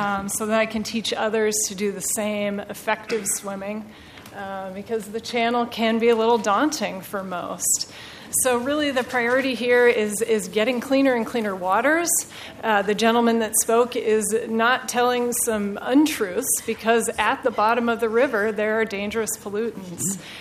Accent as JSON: {"language": "English", "region": "Midwest", "country": "United States", "said": "I'd lived here for a decade, and I come from the Midwest, where water is celebrated and used regularly."}